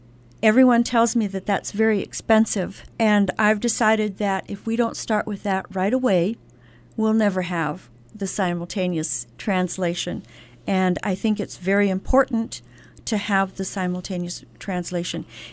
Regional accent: Arizona, United States; also born or lived in Silver City, New Mexico; Well, I was born in Silver City, and when I was about 6 years old, I moved to Arizona with my family.

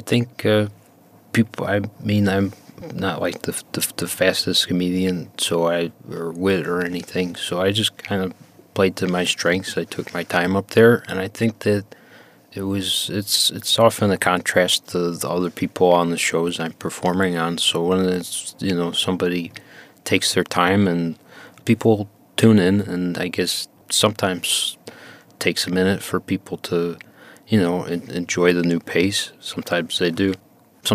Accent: Buffalo, New York, United States; It seemed a lot like where I grew up in Buffalo with a former kind of industrialized place.

